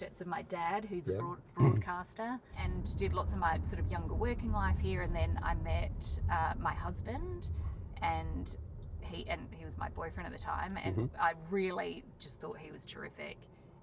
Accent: Adelaide, South Australia, Australia; So I grew up in Adelaide, in Happy Valley, and always thought it was...

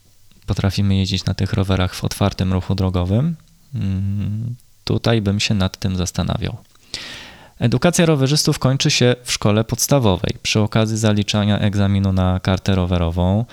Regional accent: Gdańsk, Pomeranian Voivodeship, Poland; No a ponieważ ja jestem z Gdańska

